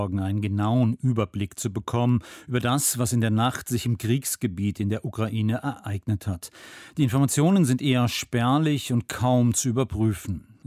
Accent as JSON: {"language": "German", "country": "Germany", "said": "Bei uns in Deutschland heißt das Hamsterkäufe."}